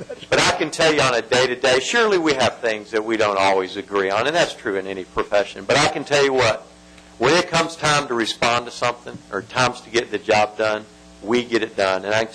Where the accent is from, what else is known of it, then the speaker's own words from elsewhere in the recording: Jacksonville, Florida, United States; I grew up in Jacksonville, and consolidation came in there, and I heard Sheriff Rutherford speak to that. And of course, I'm from Leon County